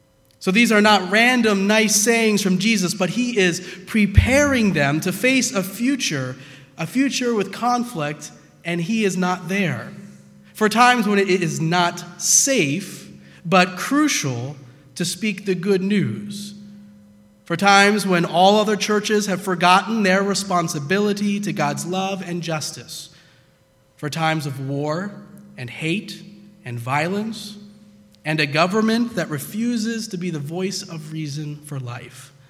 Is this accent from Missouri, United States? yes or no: yes; St. Louis, Missouri, United States; now in Lancaster, United States; Now, you remember, I came from St. Louis, so I was more used to it then, and I was kind of surprised that there was, within my first week here in Lancaster, something going on.